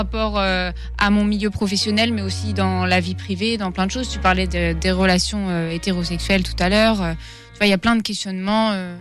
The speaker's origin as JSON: {"language": "French", "country": "Algeria", "also_born_or_lived": "Finland", "said": "mais moi je suis algérienne finlandaise."}